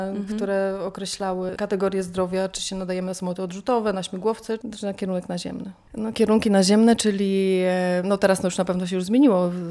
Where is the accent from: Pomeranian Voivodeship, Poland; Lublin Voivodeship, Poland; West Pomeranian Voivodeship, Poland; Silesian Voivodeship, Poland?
Lublin Voivodeship, Poland; Dęblin; born there; Na lotnisku urodziłam się w Dęblinie. Ojciec był pilotem wojskowym